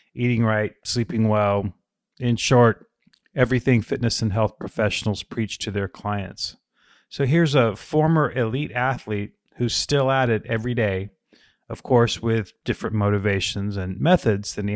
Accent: Atlanta, Georgia, United States; We spoke just a few days after my hometown Atlanta Braves won this year's series.

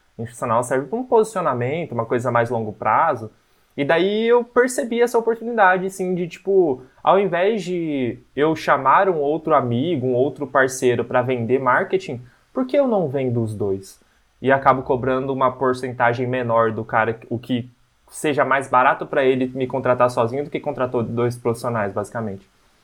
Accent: Londrina, Paraná, Brazil; now in Barueri, Brazil; Eu sou aqui de Londrina, atualmente não moro aqui, moro em Alfa, que é em Barueri, fica uns 20 minutos de São Paulo.

